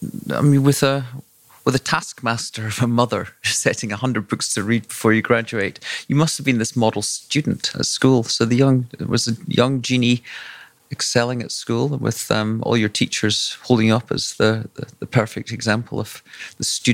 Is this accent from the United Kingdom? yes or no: yes; Scotland, United Kingdom; I mean, I grew up in Scotland and I was very conscious of international affairs